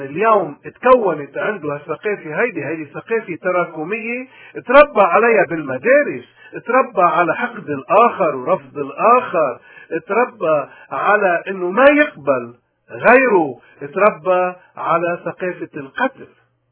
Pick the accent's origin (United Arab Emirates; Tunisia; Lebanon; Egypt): Lebanon; ونحن كلبنانيين نحن اليوم المطلوب من كل لبناني إنه يكون عنده قضية العدل